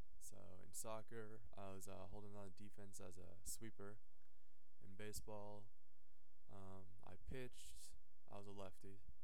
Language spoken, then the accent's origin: English; Foster City, California, United States; I am from Foster City, California, which is about 20 miles south of San Francisco in the Bay Area.